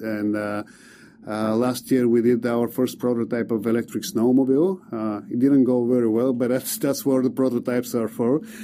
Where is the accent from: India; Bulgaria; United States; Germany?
Bulgaria; And I should say I'm from Bulgaria, and we have a saying